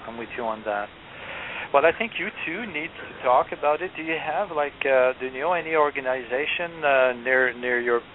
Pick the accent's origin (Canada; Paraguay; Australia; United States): Canada; because I'm from Canada, so I don't know what's available in your area